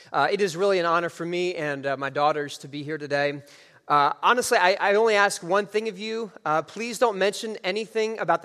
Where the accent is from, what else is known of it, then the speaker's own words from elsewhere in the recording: Texas, United States; But if I tell any stories about growing up in West Texas, just go with me on that.